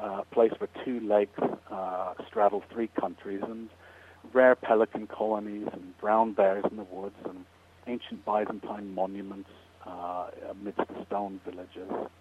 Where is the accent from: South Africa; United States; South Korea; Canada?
Canada; Now, I grew up in Canada, so it was an obvious choice as one possibility.